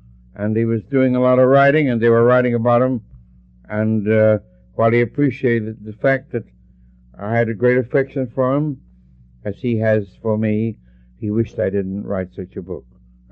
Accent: United States; And being an American and a Jew, I was very proud of the fact that no other president of the United States

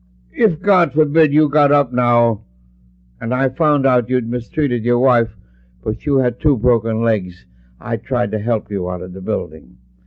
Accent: United States; And being an American and a Jew, I was very proud of the fact that no other president of the United States

